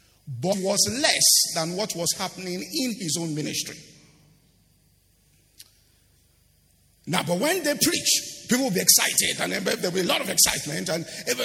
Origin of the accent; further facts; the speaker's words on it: Ibadan, Oyo, Nigeria; I grew up in Ibadan